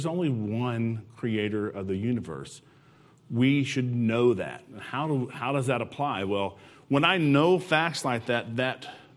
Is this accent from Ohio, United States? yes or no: no; Arkansas, United States; Worden is a church that we grew up in Arkansas